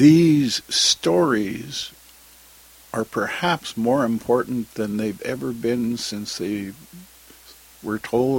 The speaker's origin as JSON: {"language": "English", "region": "British Columbia", "country": "Canada", "tie": "born or raised there", "said": "as a child growing up, the history of BC has always been uppermost in my mind"}